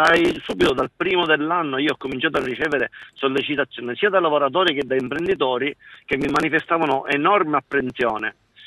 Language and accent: Italian; Sicily, Italy; da siciliano che da decenni viene vessato e abbandonato dallo Stato nazionale